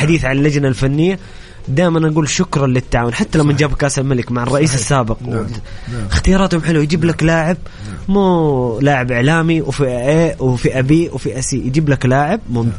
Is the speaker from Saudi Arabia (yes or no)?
yes; Jeddah, Makkah Province, Saudi Arabia; احنا عندنا في جده هنا اللاعب الصغير اللي نقول عليه